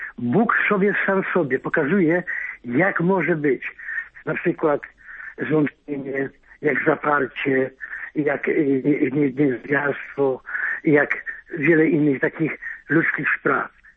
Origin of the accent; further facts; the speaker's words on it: Wrocław, Lower Silesian Voivodeship, Poland; z Wrocławia.